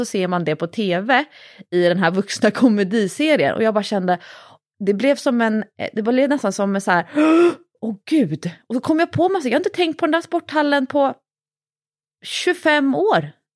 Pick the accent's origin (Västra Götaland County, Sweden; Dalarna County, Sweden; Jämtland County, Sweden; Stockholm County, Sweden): Stockholm County, Sweden; Fisksätra; Jag är ju uppvuxen på Solsidan, men jag är också uppvuxen i Fisksätra